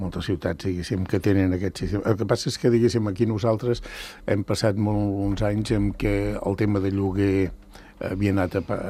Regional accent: Sant Cugat del Vallès, Catalonia, Spain; jo sóc de Sant Cugat i, per tant, diguéssim, visc on no s'ha viscut sempre.

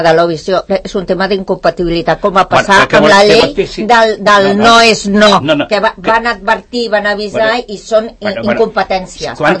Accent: Santa Coloma de Gramenet, Catalonia, Spain; born there; t'estic parlant que jo vaig néixer a Santa Coloma de Gramenet, no vaig néixer a ningú poble de rics, eh?

